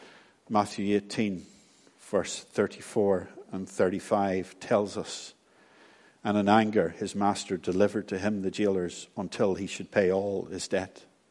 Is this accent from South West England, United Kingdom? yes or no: no; Northern Ireland, United Kingdom; You know, you hear from my accent, you all know where I'm from, and there's many communities in Northern Ireland.